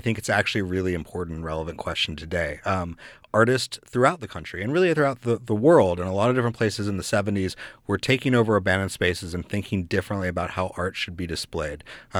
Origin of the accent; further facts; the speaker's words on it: Atlanta, Georgia, United States; So, well, I grew up in Atlanta, and I went to school in Philadelphia